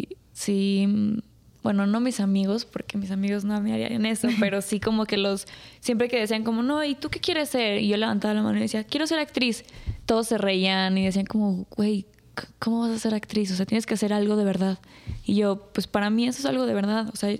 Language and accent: Spanish; Dominican Republic; moved away; estaba viviendo en otro país, que crecí en República Dominicana